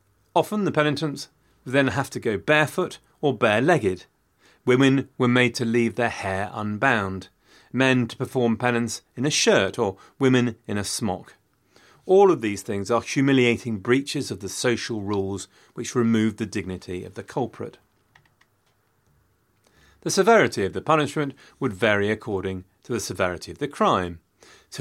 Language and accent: English; Loughborough, East Midlands, United Kingdom; subjected you to a barrage of irrelevant references to Loughborough over the years, purely because it was my hometown.